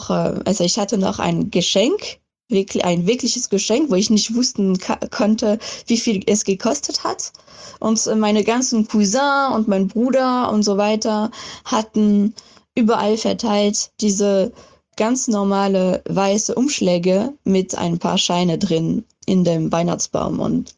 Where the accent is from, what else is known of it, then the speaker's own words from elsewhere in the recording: France; German is a second language; und ich komme ursprünglich aus Frankreich. Ich bin auch da aufgewachsen.